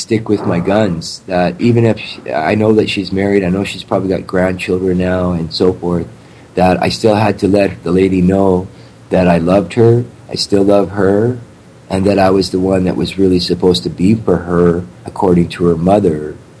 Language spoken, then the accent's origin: English; Canada; born there; even though I'm not Native Indian. My parents are both born Hungarians, but I was born in Canada.